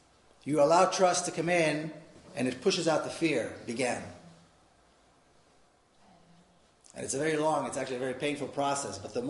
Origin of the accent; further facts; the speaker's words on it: Jerusalem, Jerusalem District, Israel; moved away as an adult; now in San Diego, United States; Now, I was born and raised in Jerusalem. I lived there half my life. The first time I met Palestinians was during these meetings in San Diego in the United States.